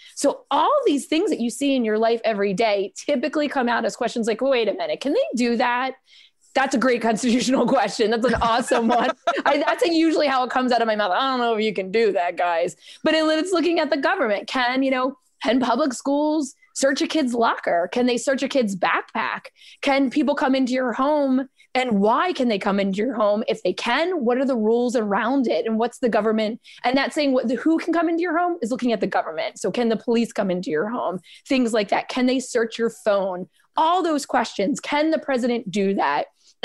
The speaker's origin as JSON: {"language": "English", "town": "Philadelphia", "region": "Pennsylvania", "country": "United States", "said": "it's an amazing city, but as a Philadelphian, I can say that."}